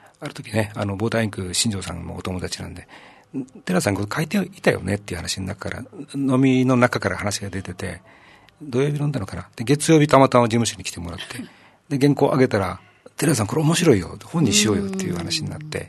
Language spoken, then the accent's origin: Japanese; Ishigaki, Okinawa, Japan; 私が八重山、石垣島出身なんで、